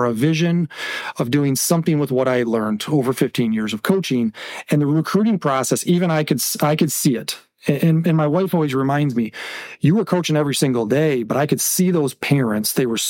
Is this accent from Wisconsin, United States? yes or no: yes; Wisconsin, United States; And then obviously in my home state of Wisconsin is where I maintain.